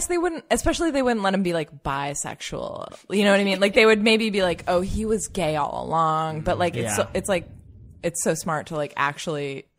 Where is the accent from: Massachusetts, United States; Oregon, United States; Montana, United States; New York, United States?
Massachusetts, United States; I grew up in Massachusetts.